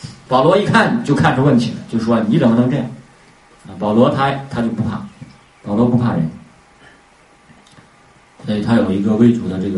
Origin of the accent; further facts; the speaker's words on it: Henan, China; 就像我们河南人话